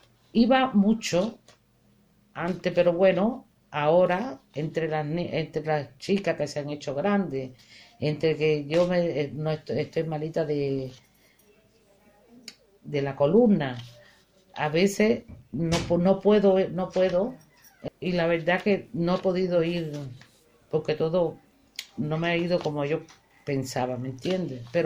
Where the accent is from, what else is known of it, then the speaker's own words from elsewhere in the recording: Cuba; El día de mañana yo quisiera, sí, estar en mi tierra. Pero hay una cosa que me dificulta, mis hijas. Mis hijas no se sienten cubanas como yo.